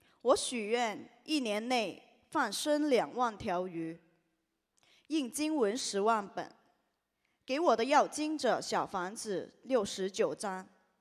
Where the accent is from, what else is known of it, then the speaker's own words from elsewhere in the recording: Hong Kong; 我来自香港，